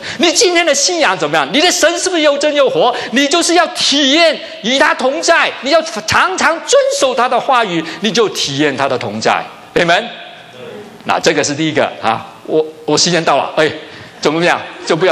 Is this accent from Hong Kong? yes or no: yes; Hong Kong; 他看见我是从香港来的